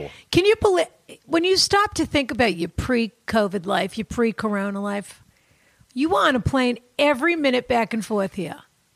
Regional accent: Boston, Massachusetts, United States; He's from Boston. I'm from Boston.

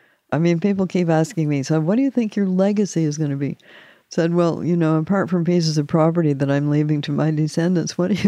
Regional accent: Canada; Of course, being Canadian, I'm always saying things like that.

